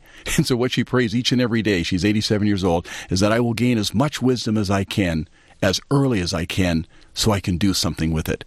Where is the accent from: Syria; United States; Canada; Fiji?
Canada; Red Deer, Alberta; born there; I was born in Red Deer, Alberta in 1954 in a very small town south of Edmonton, Alberta.